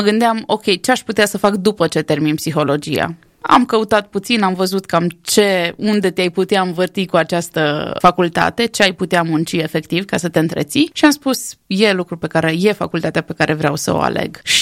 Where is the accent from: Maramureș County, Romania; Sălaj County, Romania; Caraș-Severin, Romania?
Caraș-Severin, Romania; Moldova Nouă; now in Timișoara, Romania; deși amândoi suntem deloc din Moldova Nouă